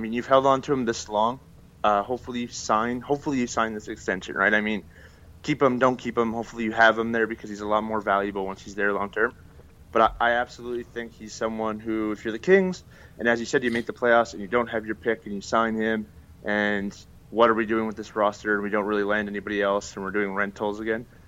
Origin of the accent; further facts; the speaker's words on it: Canada; I'm going to say Wolves because I'm Canadian.